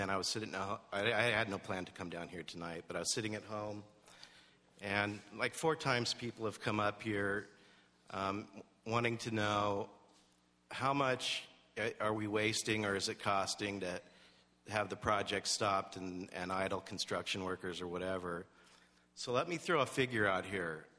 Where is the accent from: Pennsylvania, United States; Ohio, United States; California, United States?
California, United States; Los Osos; I'm from Los Osos.